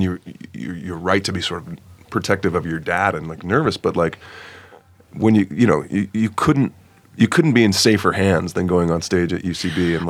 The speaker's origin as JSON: {"language": "English", "town": "St. Louis", "region": "Missouri", "country": "United States", "said": "You know, I'm from St. Louis, but like I've been out here long enough to where like I'm pretty comfortable out here."}